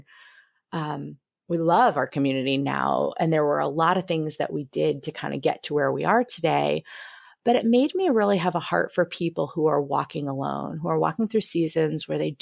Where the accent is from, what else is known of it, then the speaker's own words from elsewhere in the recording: New England, United States; moved away as an adult; now in Arizona, United States; my husband and I relocated from New England out to Arizona about seven, almost 8 years ago. And when we moved out here, you know, we were both raised in New England, where we had really strong roots and strong connections.